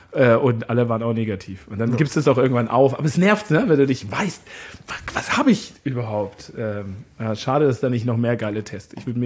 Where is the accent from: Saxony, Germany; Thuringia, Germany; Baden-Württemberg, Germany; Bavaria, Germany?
Bavaria, Germany; Munich; ich komme ja aus München.